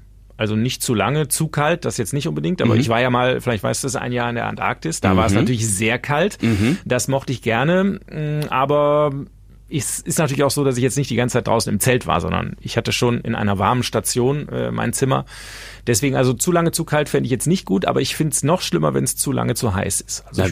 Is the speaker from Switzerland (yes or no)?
no; Düsseldorf, North Rhine-Westphalia, Germany; Ich komme aus Düsseldorf, aber beruflich bin ich jetzt Pottkind, ja.